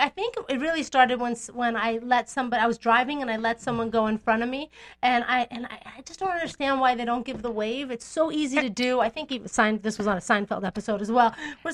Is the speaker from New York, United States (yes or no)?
no; Hollywood, California, United States; born there; I feel like there's a reason why I was born in Hollywood.